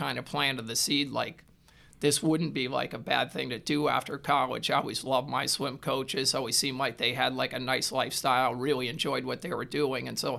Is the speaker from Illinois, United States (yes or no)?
yes; Marion, Illinois, United States; So I grew up in Southern Illinois, a place called Marion, Illinois, which is quite far south of Chicago area.